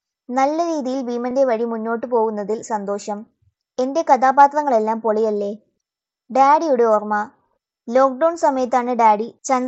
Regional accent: Tanzania; also born or lived in Thiruvananthapuram, India; ടാർസാനിയയിലാണ് ഞാൻ പഠിച്ചതും വളർന്നതും. തിരുവനന്തപുരമാണ് നാട്.

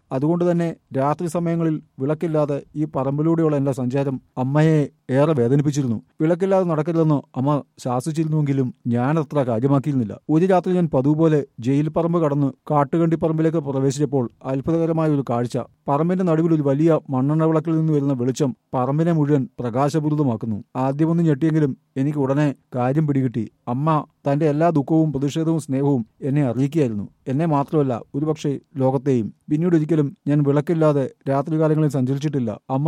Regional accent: Pallikkunnu, Kerala, India; ഞാൻ ജനിച്ചു വളർന്ന പള്ളിക്കുന്ന് എന്ന ദേശം നായർ സമുദായാംഗങ്ങൾ മാത്രം അധിവസിക്കുന്ന ഒരു അഗ്രഹാരം പോലെയായിരുന്നു.

